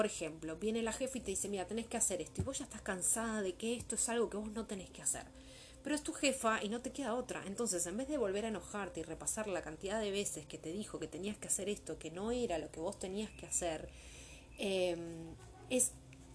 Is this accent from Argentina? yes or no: yes; Argentina; porque bueno, en el banco es complicado siendo argentino